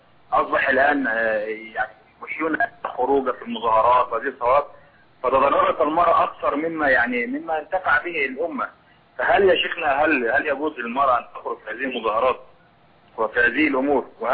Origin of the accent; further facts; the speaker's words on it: Egypt; now in Saudi Arabia; وأنا من مصر